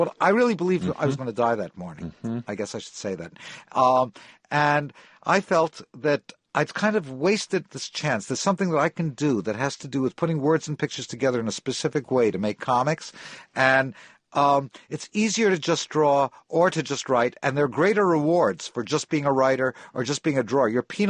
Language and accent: English; Rego Park, New York, United States; I grew up in Rigo Park, Queens in 1959.